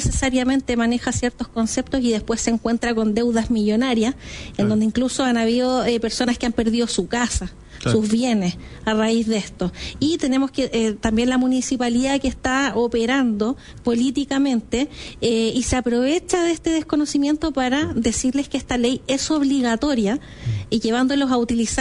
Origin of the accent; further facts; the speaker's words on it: Chile; duele como chileno, duele como mamá, como esposa, también como emprendedora